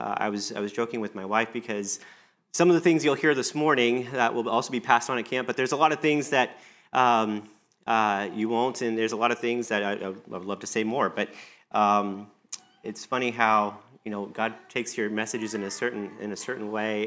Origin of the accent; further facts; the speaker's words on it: Detroit, Michigan, United States; We come from Southeast Michigan area, so Detroit area in Michigan